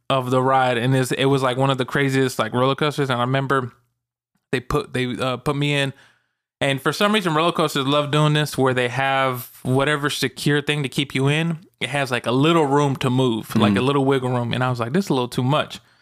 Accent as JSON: {"language": "English", "region": "Arkansas", "country": "United States", "tie": "born or raised there", "said": "growing up in Arkansas, we really didn't have big amusement parks in Arkansas. There's not really a big one unless you go to like, I think Fayetteville might have some, or no, there's actually a few in Little Rock near where I live"}